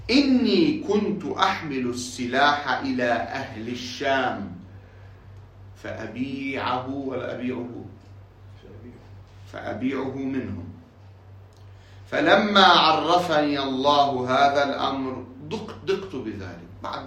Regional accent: Lebanon; عندنا في لبنان

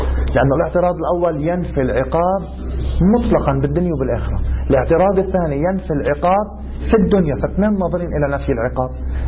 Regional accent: Lebanon; هذا شو بيسموه عندنا بلبنان؟

